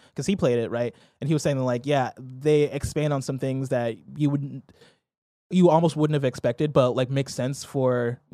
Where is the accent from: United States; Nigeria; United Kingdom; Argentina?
Nigeria; Shout out to Doomfist in Overwatch, because he's Nigerian and I'm Nigerian.